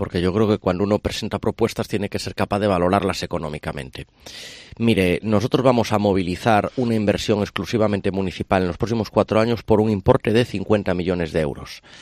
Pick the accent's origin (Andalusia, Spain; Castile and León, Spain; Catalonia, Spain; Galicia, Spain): Galicia, Spain; Ferrol; Yo soy una persona de Ferrol.